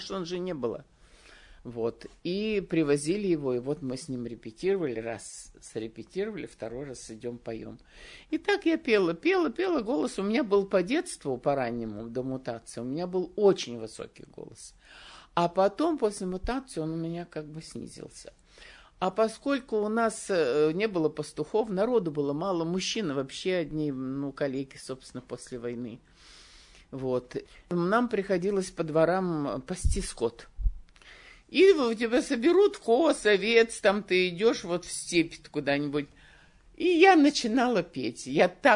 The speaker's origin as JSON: {"language": "Russian", "region": "Volgograd Oblast", "country": "Russia", "tie": "born or raised there", "also_born_or_lived": "Pobeda Oktyabrya", "said": "Родилась я в Победе Октября, в общем, у меня такие вот точки были. Вот, Калачевского района. А жили мы в Нижнечерском районе. Долгое время я до 7 класса я там жила, училась, с родителями была."}